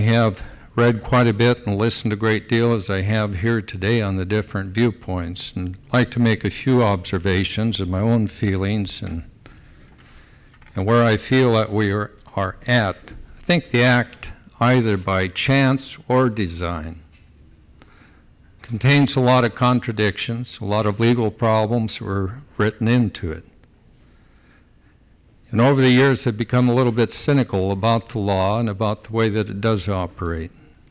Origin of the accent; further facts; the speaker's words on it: Seattle, Washington, United States; I was born and raised here in Seattle. Our my family were among the founders of Juneau and were involved in Wrangell as well.